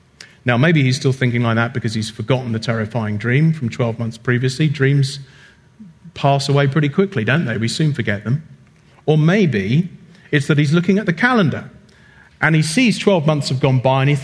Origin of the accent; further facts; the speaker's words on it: United Kingdom; Take it from a very disgruntled man who's still just getting over the 4th of July. As a British man, that's tough, let me tell you.